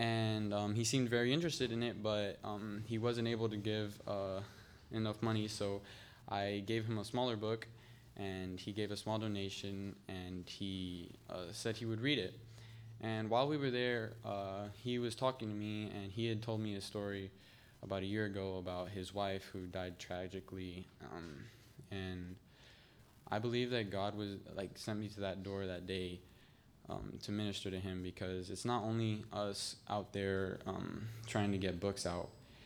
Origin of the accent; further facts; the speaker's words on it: West Virginia, United States; I am from West Virginia.